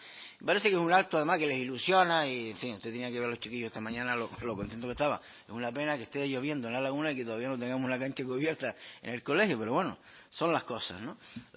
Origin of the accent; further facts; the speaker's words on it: Canary Islands, Spain; todos los días que somos canarios y que no nos hemos diluido en el tiempo como pueblo